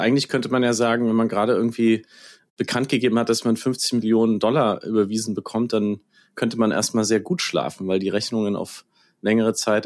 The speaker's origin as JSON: {"language": "German", "region": "Bavaria", "country": "Germany", "said": "weil ich komme ja aus Bayern"}